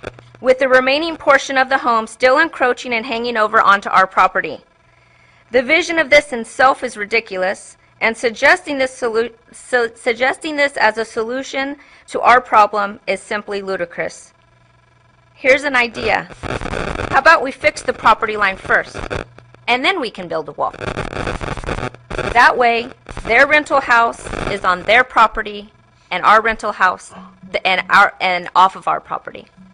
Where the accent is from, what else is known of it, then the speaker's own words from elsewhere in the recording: Hickman, United States; I, being born and raised in Hickman, am very familiar with this town